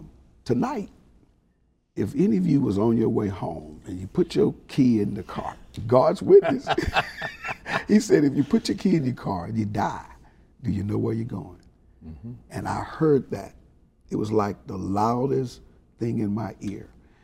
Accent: Houston, Texas, United States; I grew up right here in Third Ward, Houston, Texas, near University of Houston community.

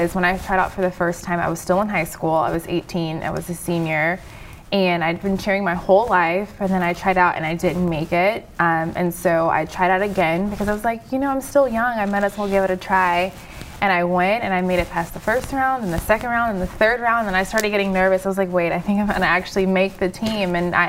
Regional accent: Friendswood, Texas, United States; So we're from Friendswood. I graduated from Clearbrook High School.

